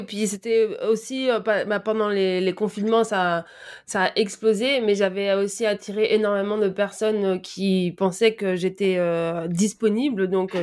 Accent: Brussels, Belgium; also born or lived in Spain; j'ai grandi à Bruxelles

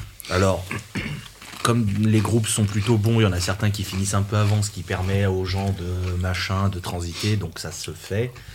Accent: Lyon, Auvergne-Rhône-Alpes, France; Tout ça en tant que Lyonnais, c'est une plaie qui ne cicatrisera jamais.

